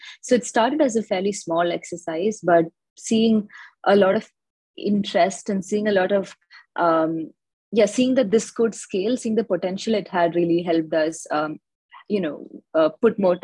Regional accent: Kerala, India; I grew up in Kerala, which is the state in the southern part of India.

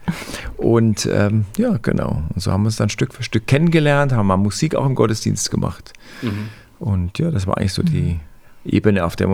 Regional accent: Amberg, Bavaria, Germany; Also ich komme aus Amberg in der Oberpfalz und bin da aufgewachsen mit 4 Geschwistern. Und wir waren auch so eine, ja, sage ich mal, super christliche Familie.

